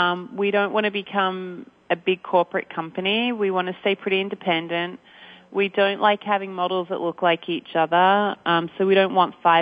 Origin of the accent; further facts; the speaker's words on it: Australia; moved away as an adult; now in United States; 13 years ago, I was brought over from Australia